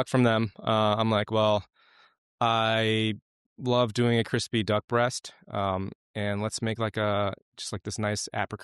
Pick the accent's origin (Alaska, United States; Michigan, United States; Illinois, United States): Illinois, United States; Chicago; I grew up here in Chicago. I was born and raised in Chicago, West Rogers Park, so not too far from where you used to live.